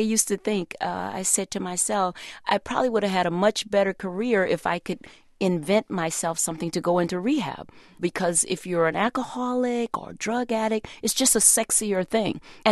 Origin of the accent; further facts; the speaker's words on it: Texas, United States; because, see, I came from Texas and sang in the Baptist Church Choir, so all I knew was